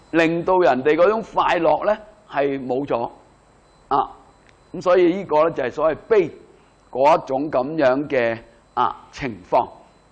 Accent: China; 咁所以點解中國人呢去睇嘅時候呢，我哋中國人就覺得呢種叫惻隱之心啊。

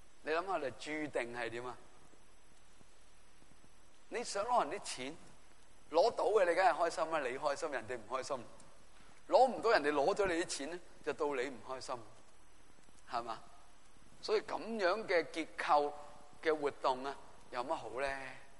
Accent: Hong Kong; 你谂下我哋香港地680万人啦。

